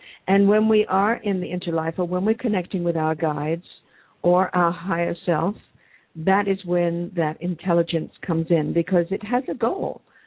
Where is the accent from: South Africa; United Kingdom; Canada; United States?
United Kingdom; England; Well, I grew up in England.